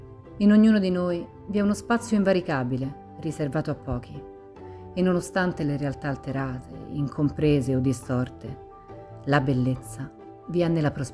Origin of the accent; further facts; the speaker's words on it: Venice, Veneto, Italy; born there; Sono nato a Venezia il 10 settembre del 1941.